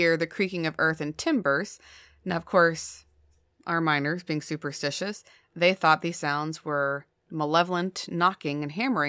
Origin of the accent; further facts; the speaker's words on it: Millville, United States; I'm from Millville.